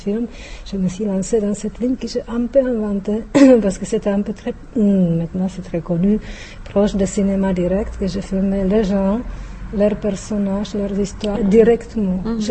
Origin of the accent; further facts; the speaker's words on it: Czechia; now in Buenos Aires, Argentina; je le dis, dès que je vis à Buenos Aires, parce que je me sens tellement bien à Buenos Aires que je peux dire que je suis tchèque